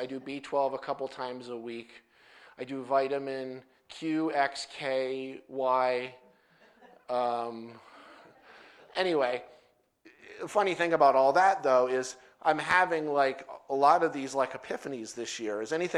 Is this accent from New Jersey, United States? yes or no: yes; New Jersey, United States; You know, I'm from New Jersey, and that was the state where back in the 50s they started flashing subliminal messages in the movie theaters.